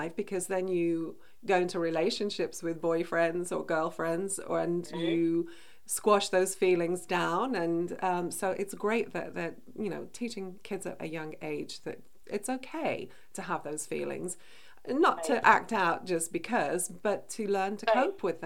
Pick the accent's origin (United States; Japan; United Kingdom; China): United Kingdom; You know, growing up in Britain, I wasn't allowed to express anger.